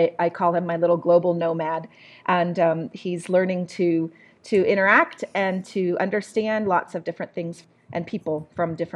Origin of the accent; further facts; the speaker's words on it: Walla Walla, Washington, United States; I actually grew up in Walla Walla, Washington, a little town in eastern Washington State. A great little town, actually, to grow up in. It was a small town, about 30,000 people.